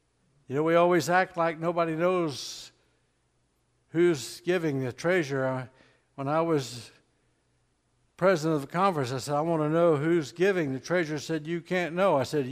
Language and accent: English; Tyler, Texas, United States; also born or lived in Dallas, United States; I was born in Dallas, Texas when I was born. It's hard to say when I was a kid. Everybody's born as a kid. And shortly after that, we moved to Tyler, Texas.